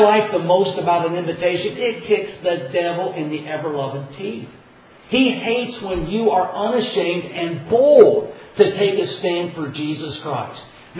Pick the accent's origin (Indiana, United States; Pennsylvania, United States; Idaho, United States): Indiana, United States; Dunkirk; He's in my hometown of Dunkirk, Indiana.